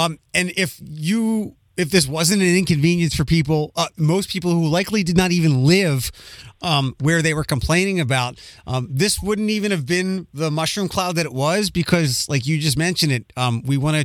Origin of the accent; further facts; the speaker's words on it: Philadelphia, Pennsylvania, United States; also born or lived in Florida / Detroit; And I'm from Philadelphia, lived in Florida, lived in Detroit.